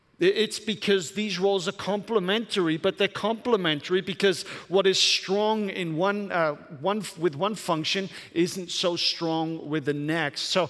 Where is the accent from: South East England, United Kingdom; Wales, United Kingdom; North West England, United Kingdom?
Wales, United Kingdom; but I'm Welsh, so it's part of my flag, right?